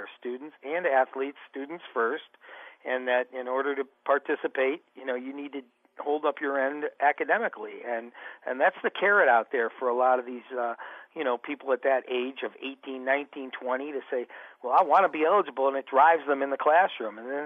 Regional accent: Midwest, United States; I'm a Midwesterner, so we're more used to it

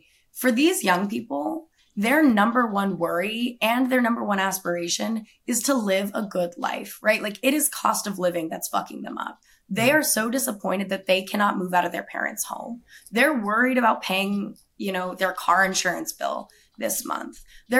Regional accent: Tucson, Arizona, United States; I'm born and raised in Arizona. I'm from Tucson. And I recently moved back about a year ago.

